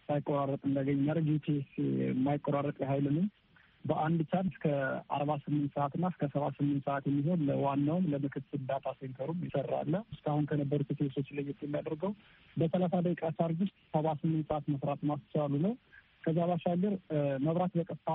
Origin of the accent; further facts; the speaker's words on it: Kimir Dingay, Amhara, Ethiopia; ያደኩበት ሀገር ክምር ድንጋይ ይባላል። የመብራት አቅርቦት አልነበረን እና በግል ጀነሬተር እንጠቀም ነበረ።